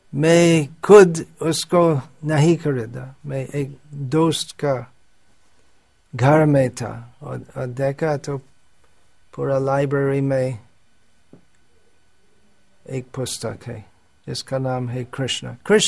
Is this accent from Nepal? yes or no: no; England, United Kingdom; born there; Hindi is a second language; moved away; मैं इंग्लैंड में जन्मा था मुझे